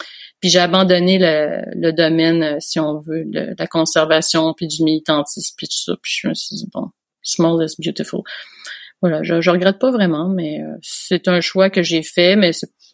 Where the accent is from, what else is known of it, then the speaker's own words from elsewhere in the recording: Montreal, Quebec, Canada; puisque j'aime la campagne, j'ai grandi à Montréal